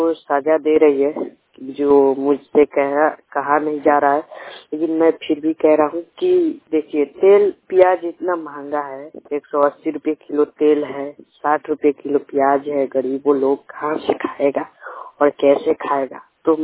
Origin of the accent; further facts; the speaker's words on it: Bihar, India; मेरे गांव है भगवान भटौली और जिला वैशाली।